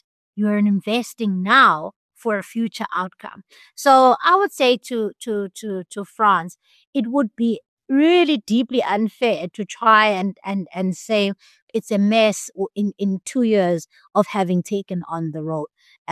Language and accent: English; Buffalo City, Eastern Cape, South Africa; And I come from the Eastern Cape. So I have seen the profound failure of local government where I come from.